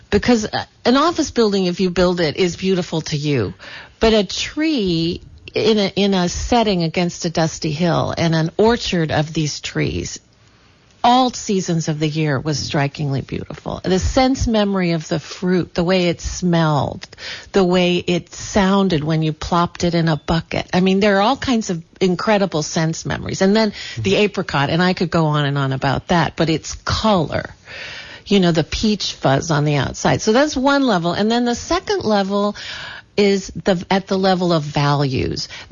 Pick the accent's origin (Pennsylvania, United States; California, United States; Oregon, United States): California, United States; I think it was when I moved back to California. I'm from the Santa Clara Valley, and I worked in broadcasting. And then when my folks were ill in 2009, I moved back.